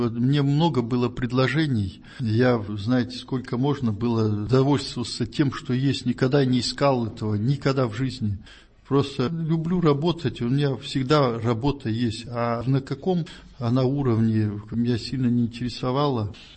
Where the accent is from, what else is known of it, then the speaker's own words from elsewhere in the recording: Irkutsk, Irkutsk Oblast, Russia; also born or lived in Kazakhstan; Родился в Казахстане, но вырос в Иркутске. Кировский район, поселок Кировск. Это за Алматой, Талдыркурганская область в то время это была.